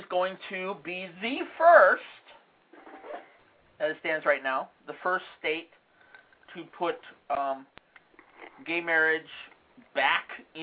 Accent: Chicago, Illinois, United States; Well, I'm from Chicago originally.

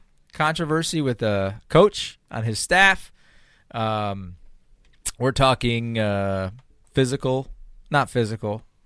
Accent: Michigan, United States; we can say that because we're from Michigan.

